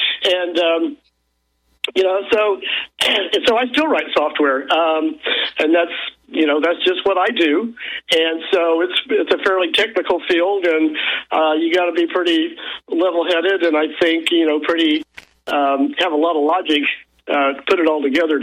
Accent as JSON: {"language": "English", "town": "Tulsa", "region": "Oklahoma", "country": "United States", "said": "I'm from Tulsa, Oklahoma."}